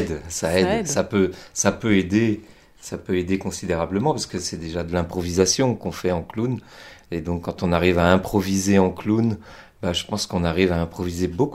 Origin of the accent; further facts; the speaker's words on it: Paris, Île-de-France, France; J'ai grandi à Belleville pendant la guerre d'Algérie, donc dans un climat vraiment de guerre.